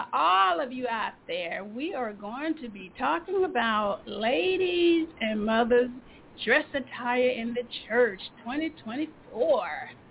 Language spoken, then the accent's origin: English; Montgomery, Alabama, United States; I just was not raised growing up in Montgomery, Alabama, in the South, to wear pants to church.